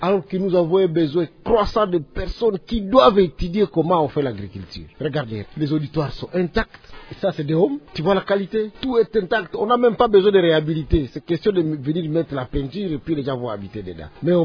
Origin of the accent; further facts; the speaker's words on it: North Kivu, DR Congo; Vous savez, moi je viens du Nord Kivu.